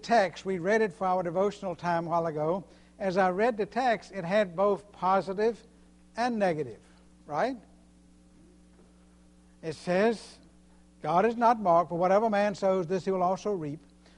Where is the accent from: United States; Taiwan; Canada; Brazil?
United States; Virginia; I grew up in tobacco country. I grew up in Virginia, just above the North Carolina line. And North Carolina is a tobacco state. And where I grew up, they grew tobacco.